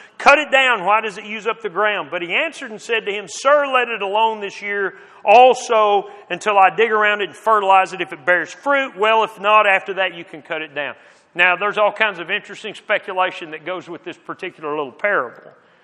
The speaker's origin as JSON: {"language": "English", "region": "Texas", "country": "United States", "tie": "born or raised there", "said": "In where I grew up in West Texas, if you've been around tornadoes at all"}